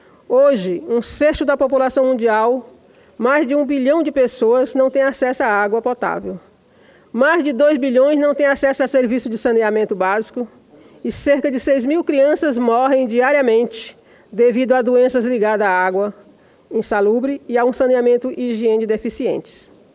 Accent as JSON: {"language": "Portuguese", "region": "Northeast Region", "country": "Brazil", "said": "no semiárido brasileiro, localizado majoritariamente na região Nordeste, de onde venho."}